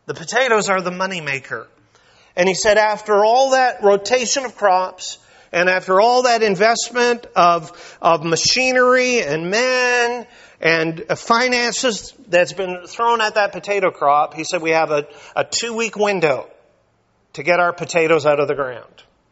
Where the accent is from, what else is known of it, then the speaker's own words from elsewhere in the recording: Canada; Now, I'm Canadian.